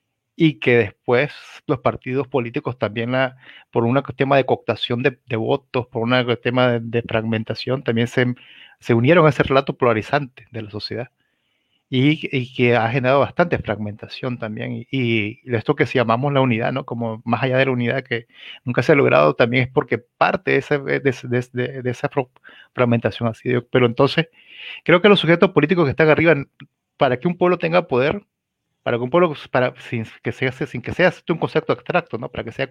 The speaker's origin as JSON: {"language": "Spanish", "region": "León", "country": "Nicaragua", "said": "yo vengo de León, ¿no?"}